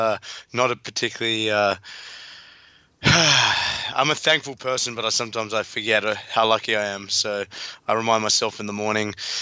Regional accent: South Africa; born there; So you know, I'm South African as well. I was born in South Africa

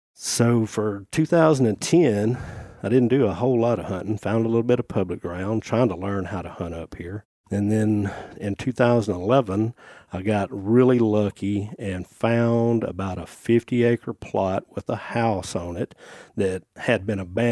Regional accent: Arkansas, United States; also born or lived in North Louisiana; where I grew up in South Arkansas and North Louisiana, you did not see deer like that.

